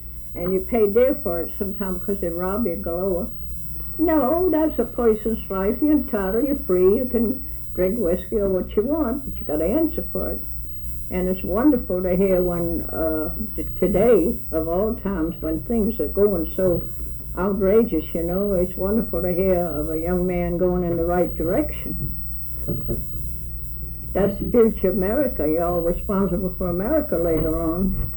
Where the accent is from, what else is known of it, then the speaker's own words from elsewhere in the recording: the South, United States; I said, listen, I'm from the South, and I speak correctly.